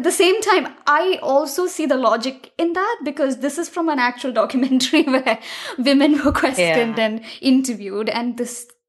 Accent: India; I grew up in India

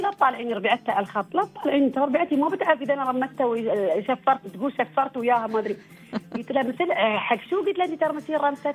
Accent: United Arab Emirates; accent: Emirati; لهجتنا ما في حد يشبهها، ترى نحن لهجتنا مميزة، ما حد يشبه لهجة الإماراتية.

